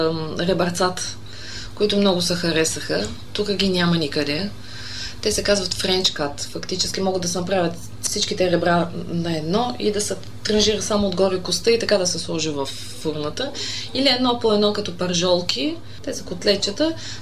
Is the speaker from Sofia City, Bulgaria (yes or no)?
no; Kardzhali, Kardzhali Province, Bulgaria; born there; moved away as an adult; also born or lived in Istanbul; Аз съм родена в Кърджали и 89-та отидах да уча архитектура в Истанбул. В Истанбул се запознах с съпруга си, роди ми се момченцето там и до 5-ти клас фактически моя син учи в Истанбул. И 2011-та се преместихме тук.